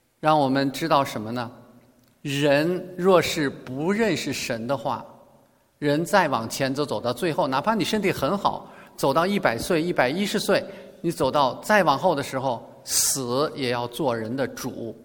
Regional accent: China; 但是儒学不能拯救我们中国人

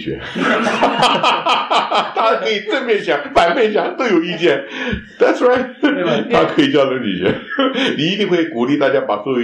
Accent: China; 虽然这个善恶也不是我们中国人讲的行好事的问题

